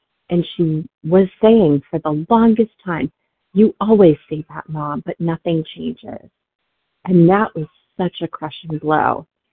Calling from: Massachusetts, United States; from Massachusetts, recovered compulsive overeater.

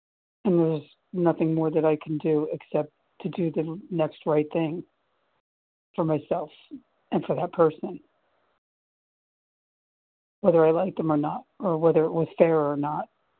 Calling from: New Jersey, United States; I'm calling from New Jersey.

